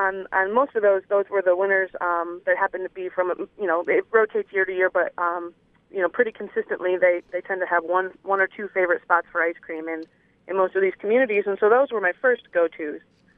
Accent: Lansing, Michigan, United States; I grew up in the Lansing area

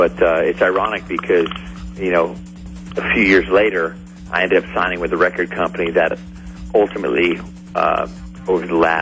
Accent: South Fallsburg, New York, United States; Yeah, from a town near Monticello, New York, called South Fallsburg, New York.

